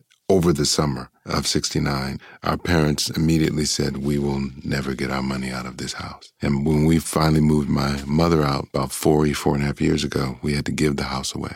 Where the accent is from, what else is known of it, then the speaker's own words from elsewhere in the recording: Detroit, Michigan, United States; You know, I'm from Detroit. I was a 7-year-old at the time. I remember the tanks rolling down our street